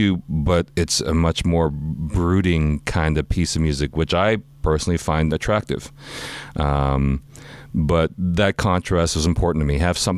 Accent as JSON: {"language": "English", "town": "Toronto", "region": "Ontario", "country": "Canada", "said": "I'm from Toronto and have lived in the coldest places, really, in North America for brief periods"}